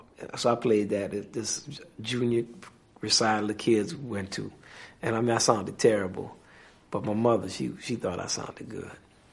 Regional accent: Kendall, Louisiana, United States; We played football in the street. I grew up in Kendall, Louisiana. And they still had the ditches on the side of the street. It's country.

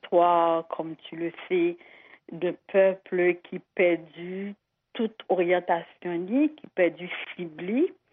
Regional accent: Haiti; moi, en tant qu'haïtienne, comme je suis racine

